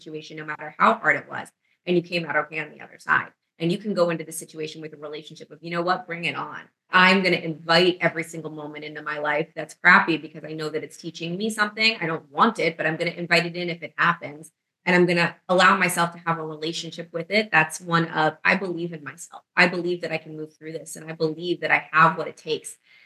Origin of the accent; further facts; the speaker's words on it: New York City, New York, United States; I had tied my identity to New York. I was like, I am a New Yorker through and through. I will never leave New York.